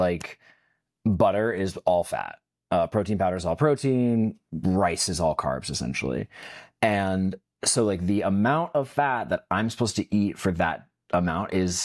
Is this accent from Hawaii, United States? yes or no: yes; Hawaii, United States; I was a chubby kid growing up in Hawaii